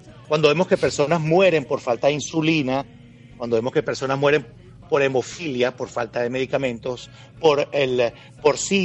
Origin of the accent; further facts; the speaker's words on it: Venezuela; no solamente como venezolano, sino desde el punto de vista jurídico, como abogado